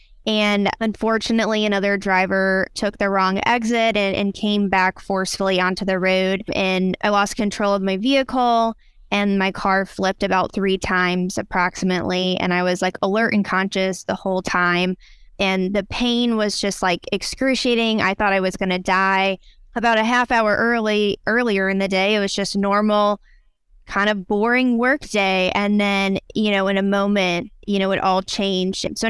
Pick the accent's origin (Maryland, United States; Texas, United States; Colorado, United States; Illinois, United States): Illinois, United States; Peoria; now in Nashville, United States; So I'm originally from Peoria, Illinois. We are known for Fulton J. Sheen's hometown and being Caterpillar's kind of former headquarters.